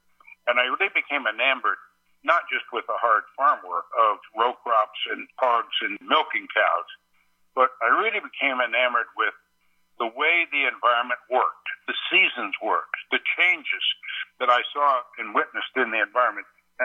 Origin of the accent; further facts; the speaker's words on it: Indiana, United States; First of all, I'm a Northern Indiana farm kid. I was raised in Northern Indiana